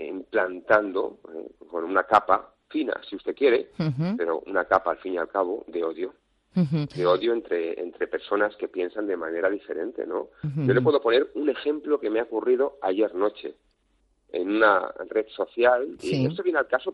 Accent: Barcelona, Catalonia, Spain; born there; yo vivo en Barcelona, soy nacido en Barcelona, y aquí en Cataluña

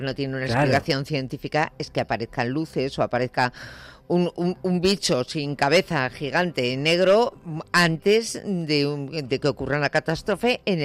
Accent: Basque Country, Spain; Oye, en mi tierra, en el País Vasco, todos sabemos siempre

